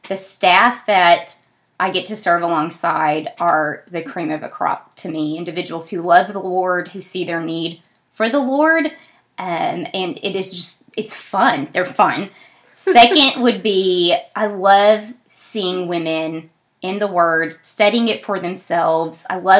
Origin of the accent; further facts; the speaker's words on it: Fort Smith, Arkansas, United States; So, I'm one of four kiddos. I was raised in Fort Smith, Arkansas. My parents are still there.